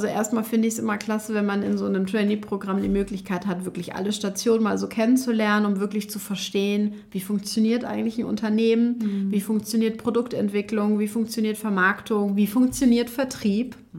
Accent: Munich, Bavaria, Germany; now in Cologne, Germany; Bin ursprünglich ein Münchner Kindl, also komme, auch wenn man es jetzt nicht hört, aus dem Süden von Deutschland.

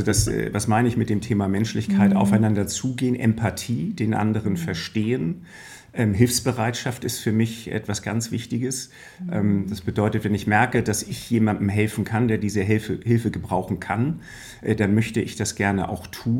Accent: Hamburg, Germany; gerade für einen Hamburger, der Stadtstaatbewohner ist.

